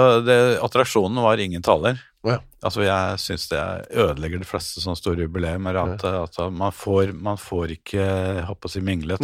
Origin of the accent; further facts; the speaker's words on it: Oslo, Norway; born there; jeg er født på Grorud